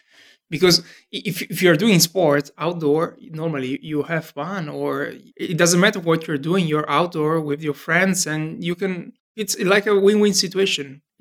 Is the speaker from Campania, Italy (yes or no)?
no; Genoa, Liguria, Italy; English is a second language; And I'm from Genova, Italy, the northern west part of Italy.